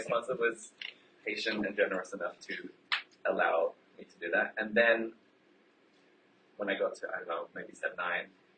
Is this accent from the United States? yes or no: no; London, United Kingdom; I identify as a cisgender gay man. I'm 40 years old, and I grew up in London, the UK, and I'm also German.